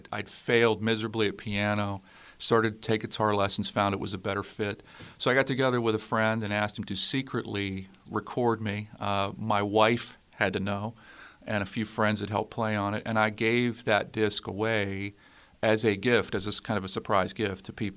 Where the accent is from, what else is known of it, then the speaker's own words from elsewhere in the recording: Weirton, West Virginia, United States; now in Pittsburgh, United States; I'm from Weirton originally, but I've been living in Pittsburgh for the last, I don't know, 26, 27 years.